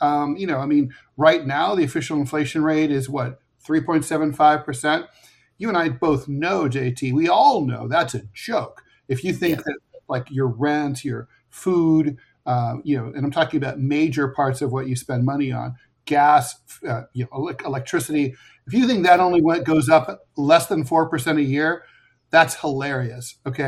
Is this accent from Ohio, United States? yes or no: yes; Ohio, United States; And for $18 when I was a kid, growing up in Ohio, you could get 4 bags of groceries.